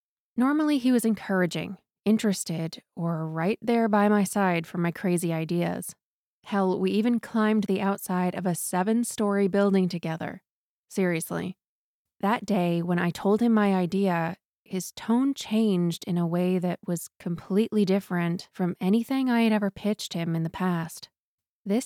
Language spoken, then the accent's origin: English; Newport, United States; So my parents built the house that I grew up in Newport